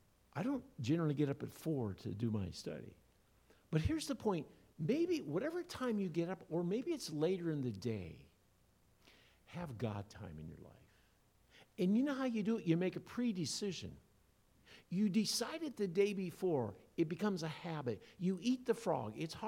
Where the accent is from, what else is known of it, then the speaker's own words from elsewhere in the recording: Iowa, United States; I grew up in Iowa, had a neighbor